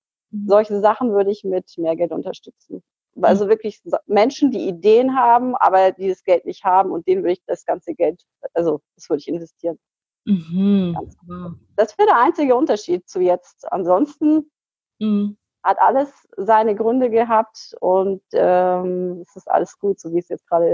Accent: Bavaria, Germany; Ich bin 39 Jahre alt und ich komme aus der Münchner Gegend.

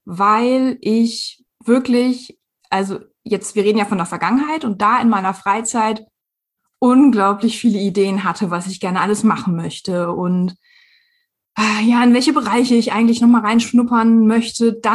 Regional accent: Northern Germany, Germany; born there; bin Ende 30 Jahre alt und ich wohne jetzt seit mehr als 15 Jahren im Rhein-Main-Gebiet, bin aber eigentlich ein gebürtiges Nordlicht.

